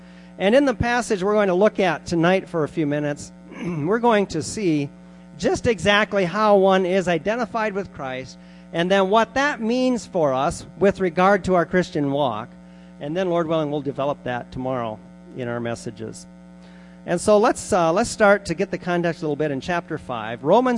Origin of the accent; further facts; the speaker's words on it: South Dakota, United States; By the way, I'm from the South too, South Dakota. Never mind that we're north of you. That's where I'm from.